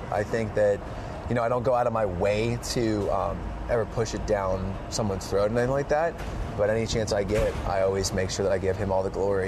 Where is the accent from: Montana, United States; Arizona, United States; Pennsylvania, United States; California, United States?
Pennsylvania, United States; Hershey; But I go back to my hometown at the end of my fall tour coming up in Hershey for the Giant Center in front of about 9,000-10,000 people.